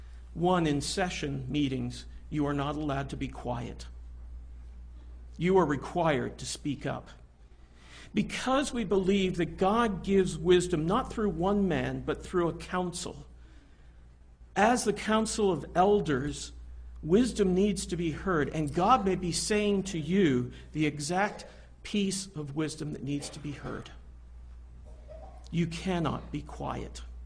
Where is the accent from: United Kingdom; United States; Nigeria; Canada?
Canada; born there; Because I'm Canadian-born